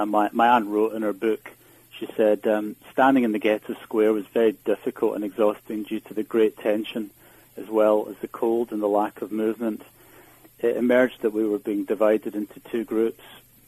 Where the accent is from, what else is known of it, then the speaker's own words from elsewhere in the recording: Glasgow, Scotland, United Kingdom; when I was growing up in Glasgow